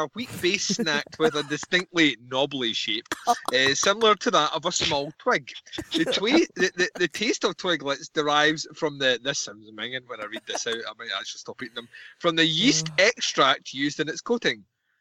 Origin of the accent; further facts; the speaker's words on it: Scotland, United Kingdom; Because we're Scottish and we're stubborn bastards, and fuck you, Coca-Cola.